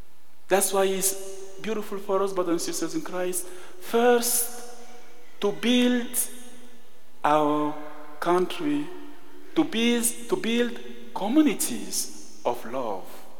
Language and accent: English; Cameroon; English is a second language; it's easy for me to speak about my mission in Cameroon, because as I said, I'm coming from Cameroon. And in Cameroon, we are French speaking and British English speaking. As you can hear, I am in the part in the side of French speaking, right?